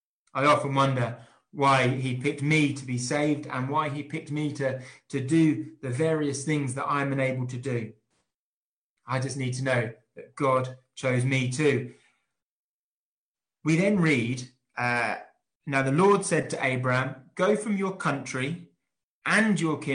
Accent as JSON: {"language": "English", "region": "East of England", "country": "United Kingdom", "said": "Now, I'm from Suffolk and I've never really left. It's a struggle sometimes to leave the county, let alone the country."}